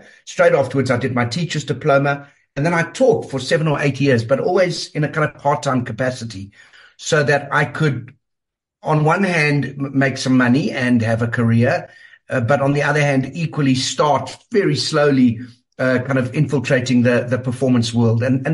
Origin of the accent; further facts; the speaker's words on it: Vanderbijlpark, Gauteng, South Africa; I grew up in Vanderbijl Park.